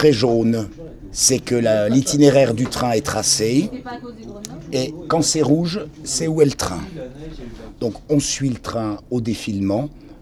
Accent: Bourgogne-Franche-Comté, France; Je suis originaire du Jura.

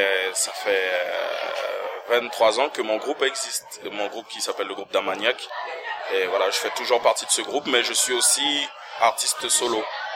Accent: Saint-Laurent-du-Maroni, French Guiana; Je viens de Saint-Laurent-du-Maroni. Et on me connaît parce que je faisais partie d'un groupe qui s'appelait … on est tous originaires de Saint-Laurent.

